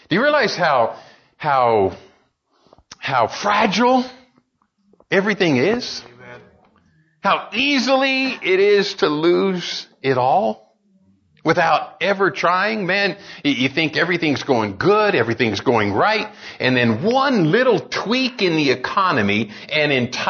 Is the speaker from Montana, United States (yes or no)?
no; Arizona, United States; now in Texas, United States; I never grew up with daylight savings time. I grew up in Arizona. And so I never had to mess with it.